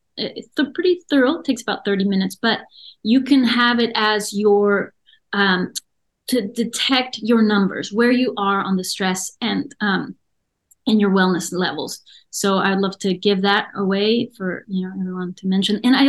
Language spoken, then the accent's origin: English; Mexico; English is a second language; Yeah, they can look up … I'm from Mexico. We don't usually spell it with H.